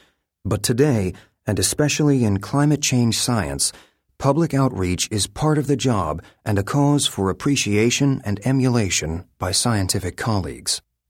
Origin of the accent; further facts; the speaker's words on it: California, United States; In my home state of California, Republican Governor Arnold Schwarzenegger asserted